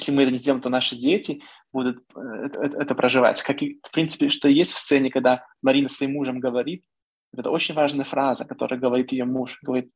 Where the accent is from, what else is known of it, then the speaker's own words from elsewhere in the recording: Belarus; Я говорю только о белорусах. Мы очень долго жили в иллюзии, что мы сможем, как мы говорим, белорусы, цмок.